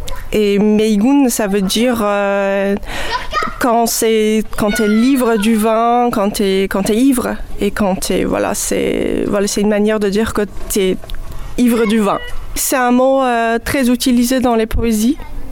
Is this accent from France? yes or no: no; Iran; je viens de l'Iran, donc l'Iran c'était un pays toujours le vin dans la poésie, dans notre histoire, dans notre culture